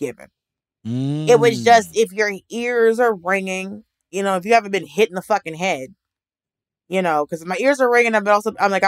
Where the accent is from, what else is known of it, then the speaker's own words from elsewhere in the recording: Atlanta, Georgia, United States; also born or lived in Miami, United States; But it's also, I grew up in Atlanta and Miami.